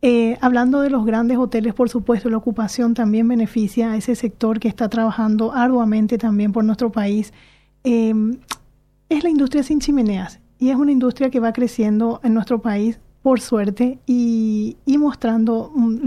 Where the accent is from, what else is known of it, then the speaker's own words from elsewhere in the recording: Paraguay; nosotros como paraguayos